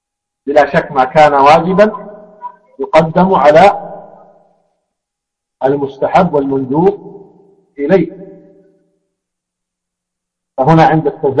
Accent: Saudi Arabia; وهذا المبلغ قيمته نحو من 1000 ريال مثلا عندنا في السعودية

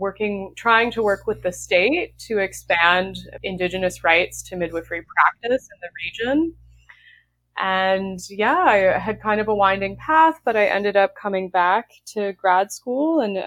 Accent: Texas, United States; now in Canada; So I'm originally from Texas and now I'm studying in Canada

